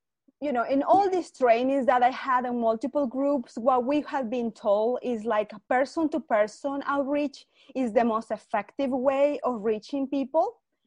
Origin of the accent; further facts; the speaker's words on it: Peru; I'm a teacher, I'm a mom, I'm an immigrant, you know, hey, you know, I am from Peru.